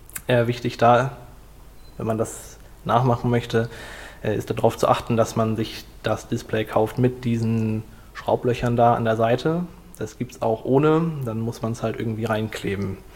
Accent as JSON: {"language": "German", "region": "Hamburg", "country": "Germany", "said": "ich komme aus Hamburg und das hier ist mein erstes Chaos-Event"}